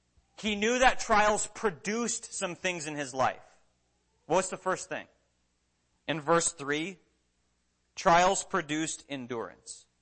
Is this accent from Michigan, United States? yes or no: no; Minnesota, United States; also born or lived in Tennessee; When I grew up in Minnesota, whenever it snowed, I always wished, or I always hoped, that we would have a school cancellation.